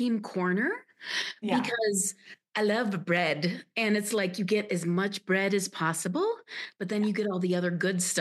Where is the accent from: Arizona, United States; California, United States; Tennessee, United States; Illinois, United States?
Illinois, United States; I grew up outside Chicago and, you know, you go downtown Chicago and the deep dish and all